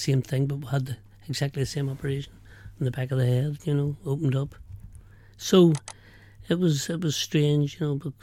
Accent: Boherbue, Munster, Ireland; accent: Cork; And I came from Boherbuy, between Boherbuy and Kishkeem, you know, so

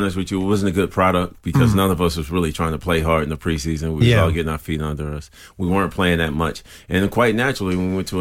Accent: Chicago, Illinois, United States; Well, I'm from Chicago.

